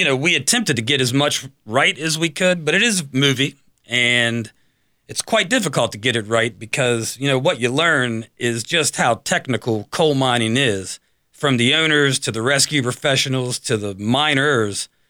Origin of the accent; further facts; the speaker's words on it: New Martinsville, West Virginia, United States; moved away; Northern Panhandle, a small town called New Martinsville, West Virginia.